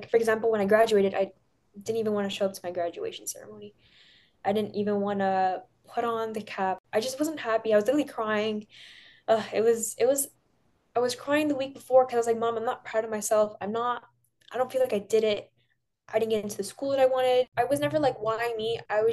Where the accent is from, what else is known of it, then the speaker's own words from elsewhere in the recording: Pakistan; I'm Desi, I'm from Pakistan.